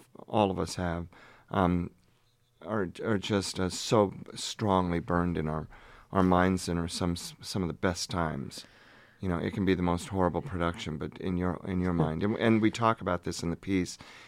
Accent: Seattle, Washington, United States; I grew up in Seattle, and I was going to be a music teacher.

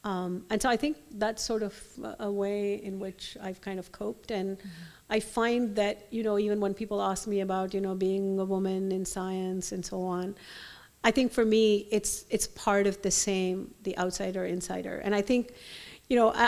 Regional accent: Delhi, India; So my family is from the south of India. We're South Indians, and I grew up in Delhi, which is the north, which is culturally quite distinct.

